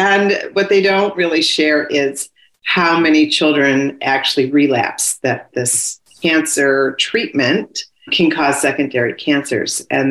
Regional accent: New York, United States; I'm from New York, so I can be a little forward.

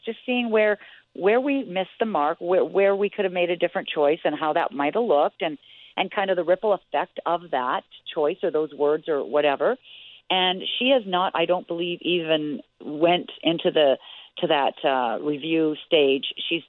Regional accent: Calgary, Alberta, Canada; I'm from Calgary, Canada.

